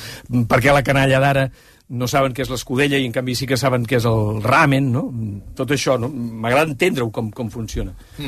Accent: Reus, Catalonia, Spain; vaig arribar, tenem el vermut de Reus. Dic, coño, pues, si jo vinc d'allà i no el sabia.

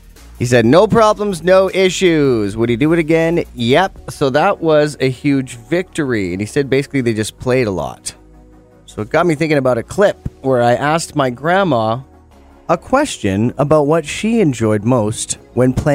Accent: Penticton, British Columbia, Canada; we sadly had to attend a funeral in my hometown, Penticton.

